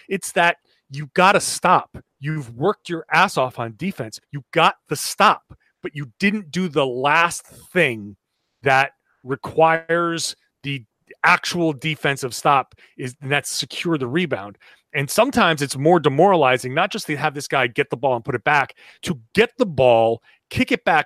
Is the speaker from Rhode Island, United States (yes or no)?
yes; Rhode Island, United States; So, I grew up in Rhode Island, so I'm not like a New York 6'5", where I was a point guard.